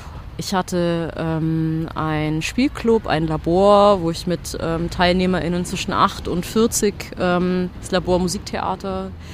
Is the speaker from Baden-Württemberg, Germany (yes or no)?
yes; Baden-Württemberg, Germany; als Schwäbin, ich habe schon an unterschiedlichen Orten in Deutschland gelebt. Aber als ich hierher gezogen bin, war das erste Mal, dass ich so in den deutschen Osten gezogen bin.